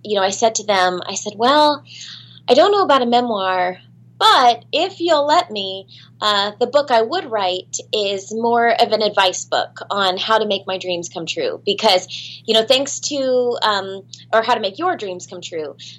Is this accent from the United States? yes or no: yes; Orlando, Florida, United States; But, okay, so growing up in Orlando, Florida, I have, you know, of course I fell in love with the Disney princesses